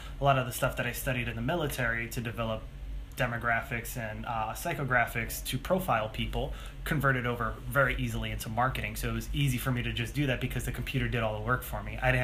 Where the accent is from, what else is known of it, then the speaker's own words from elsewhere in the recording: New York, United States; originally from New York. Came down here, went to college at Rowan Cabarrus, and then enlisted into the Marine Corps.